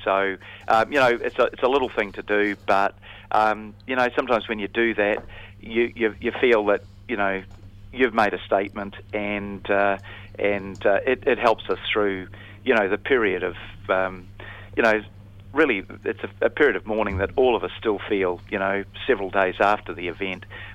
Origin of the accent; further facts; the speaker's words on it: Auckland, New Zealand; that does make you feel good as an Aucklander and as a New Zealander.